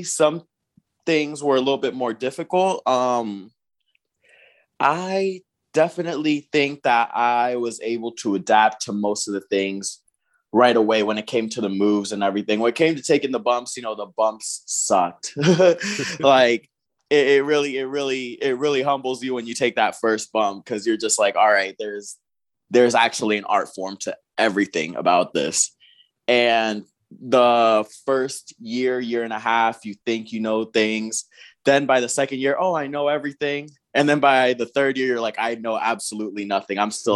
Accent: Pompano Beach, Florida, United States; also born or lived in San Juan, Puerto Rico / Las Vegas, United States; I actually grew up in Pompano Beach, Florida. I was born in San Juan, Puerto Rico, but my dad and my mom wanted to give us a better life. So we moved out to Vegas till I was about 9 years old.

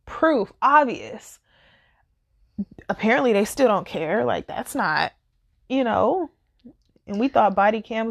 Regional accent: United States; So I'm African American. I'm Black. I was born in America. It's all I know yet.

